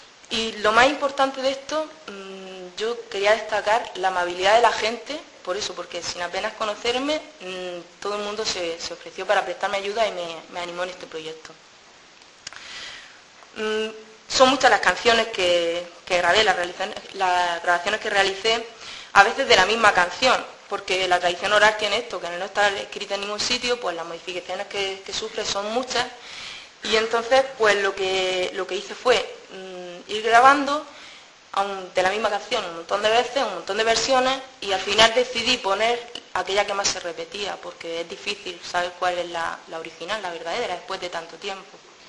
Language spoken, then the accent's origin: Spanish; Totana, Region of Murcia, Spain; Como gran amante de la música de mi pueblo y de su folclore, que me considero, pues procuro no faltar a ninguna de las romerías que se hacen.